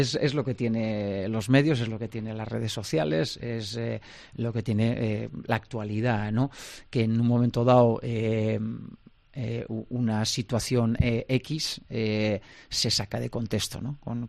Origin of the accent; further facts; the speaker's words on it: Navarre, Spain; estoy bien orgulloso de ser navarro y por qué no, como buen navarro, sería un privilegio, ya digo, un día poder entrenar a Osasuna.